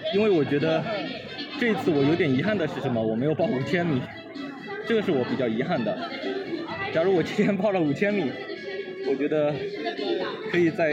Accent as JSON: {"language": "Chinese", "country": "China", "said": "这是我们中国人的一种精神啊，永不放弃的一种精神"}